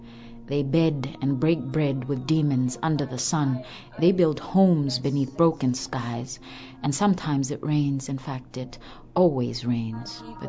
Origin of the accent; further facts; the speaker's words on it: Botswana; And of course, I come from Botswana in southern Africa, and it's, you know, it's all quite civilized and peaceful.